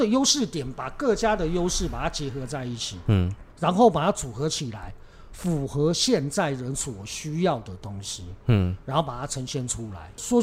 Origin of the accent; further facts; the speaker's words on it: Taiwan; 我们台湾人在异乡